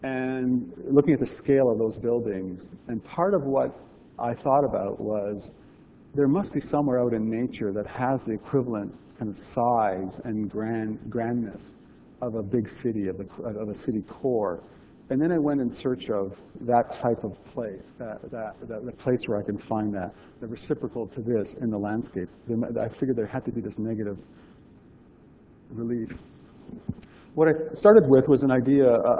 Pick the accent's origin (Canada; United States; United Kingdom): Canada; St. Catharines, Ontario; I was born in St. Catharines and was raised, my father worked at GM.